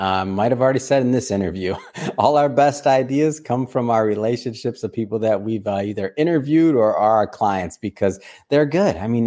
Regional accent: Detroit, Michigan, United States; I grew up in Detroit, right on the border there.

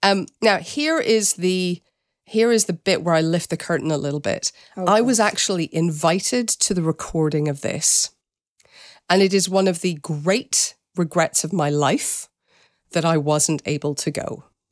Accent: Northern Ireland, United Kingdom; In my hometown in Northern Ireland, in the Catholic Church, they used to bring in, and brace yourself here, Charlotte, a Protestant man to sing that song

